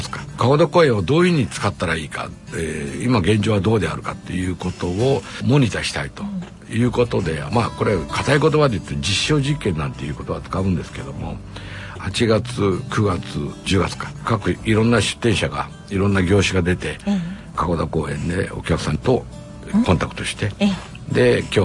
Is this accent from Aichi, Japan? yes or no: yes; Okazaki, Aichi, Japan; あの井田っていうね、大樹寺に近いところに生まれまして、で井田小学校に通いました、